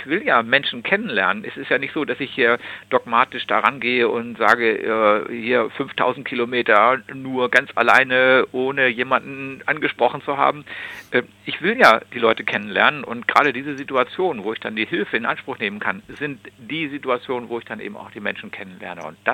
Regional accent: Lower Saxony, Germany; ich komme aus dem Südrand der Lüneburger Heide, 30 Meter über dem Meeresspiegel stehe ich hier jetzt gerade am Telefon.

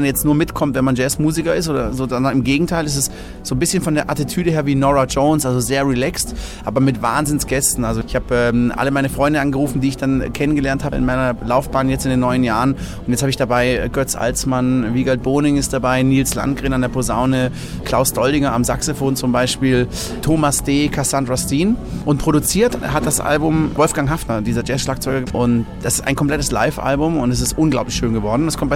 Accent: Krenkingen, Baden-Württemberg, Germany; Also ich bin ja in Krenking aufgewachsen, in einem ganz kleinen Örtchen mitten im Schwarzwald.

